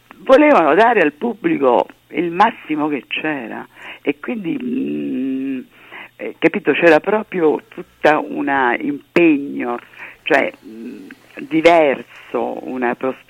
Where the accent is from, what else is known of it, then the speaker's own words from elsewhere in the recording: Rome, Lazio, Italy; Sono romana come Antonello